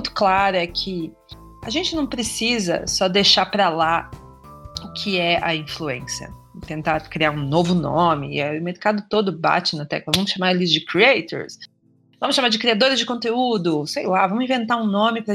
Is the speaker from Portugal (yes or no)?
no; Paraná, Brazil; Eu sou do interior do Paraná, né? No interior do Paraná a gente usa muito essa expressão.